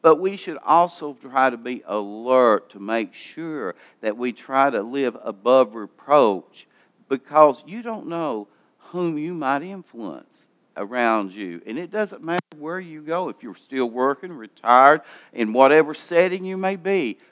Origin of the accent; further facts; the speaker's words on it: United States; We're Christians, but yet we are American as well.